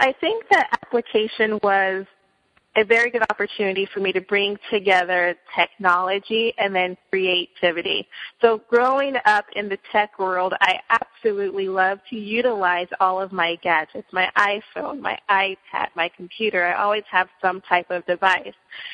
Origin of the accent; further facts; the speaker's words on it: San Jose, California, United States; You know, I am a Silicon Valley native. So I grew up in the Bay Area in San Jose, and I've grown up around technology all my life.